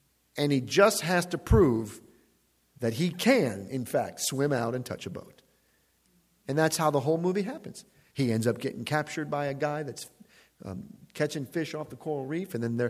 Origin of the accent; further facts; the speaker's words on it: Chicago, Illinois, United States; I was from Chicago, I lived on the south side. I'd never seen goats before.